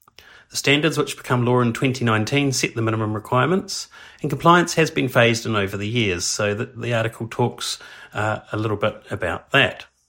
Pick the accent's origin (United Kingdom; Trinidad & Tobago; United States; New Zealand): New Zealand; I think we all know from living or growing up in New Zealand that the homes are very cold inside